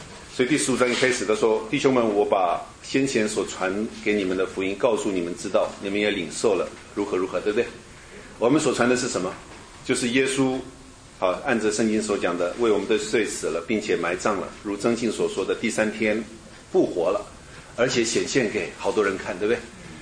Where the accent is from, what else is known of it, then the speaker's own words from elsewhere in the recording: China; 就像现在我们中国人哈，讲到哎，有时候也会讲到轮回，会讲到来世啊